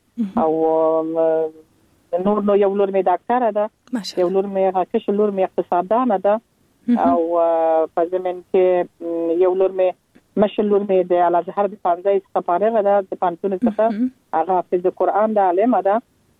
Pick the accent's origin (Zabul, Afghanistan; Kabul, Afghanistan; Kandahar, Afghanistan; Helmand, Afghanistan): Kandahar, Afghanistan; born there; موږ خپل چې په کندهار کې پیدا سول او زما اولادونه په کندهار کې پیدا سول